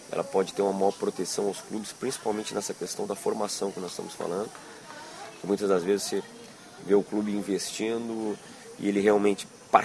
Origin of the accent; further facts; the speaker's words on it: Rio Grande do Sul, Brazil; now in Rio de Janeiro, Brazil; Sou gaúcho.